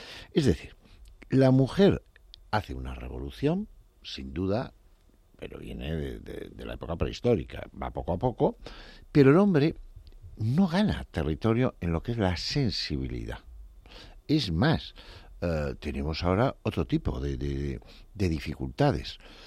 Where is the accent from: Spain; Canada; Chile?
Spain; Pamplona, Navarre; van a mi tierra, a Pamplona, en los Sanfermines